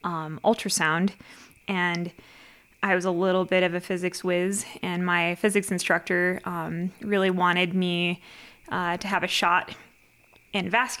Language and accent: English; North Carolina, United States; born there; also born or lived in Quantico, Virginia / Niagara Falls / Ohio / Yuma, Arizona; I was born in North Carolina and lived in Quantico, Virginia, and Niagara Falls, and in Ohio, and spent a very short year in Yuma, Arizona.